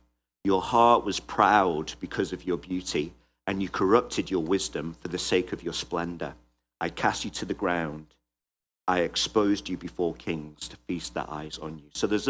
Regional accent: England, United Kingdom; I'm from England. The most dangerous thing we have are field mice.

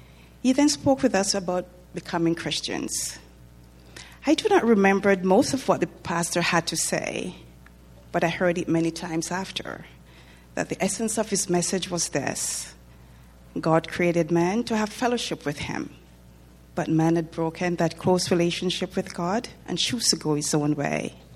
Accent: Montego Bay, Saint James, Jamaica; I was born and raised in Montego Bay, Jamaica. I had five brothers.

